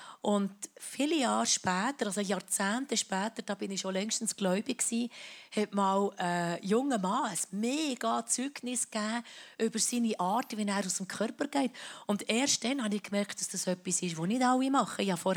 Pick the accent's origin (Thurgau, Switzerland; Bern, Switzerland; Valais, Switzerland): Bern, Switzerland; Ostermundigen; now in Zürich, Switzerland; Obwohl ich nicht Zürich-Deutsch rede, aber ja, wirklich, ja, ich wohne dort. Und aufgewachsen bin ich eben in dem Ostermundigen. Und in der Schule bin ich zum Teil in Bern.